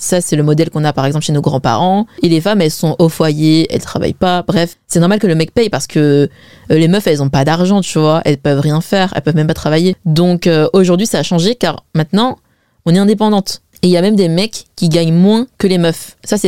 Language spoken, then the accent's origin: French; China; perso, je suis chinoise et en plus, je suis chinoise Wen